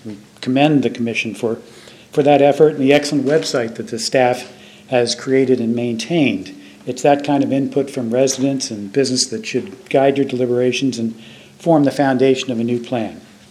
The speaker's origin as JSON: {"language": "English", "town": "Milton", "region": "Delaware", "country": "United States", "said": "from Milton."}